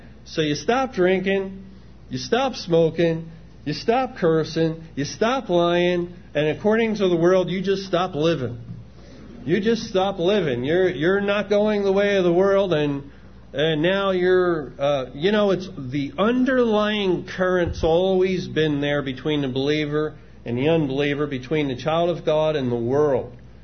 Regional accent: Philadelphia, Pennsylvania, United States; Because I grew up in Philadelphia. I didn't grow up a Christian.

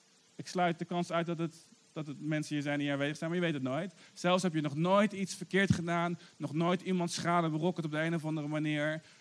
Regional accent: Arnhem, Gelderland, Netherlands; We hebben daar een C3-kerk in Arnhem. Daar ben ik opgegroeid.

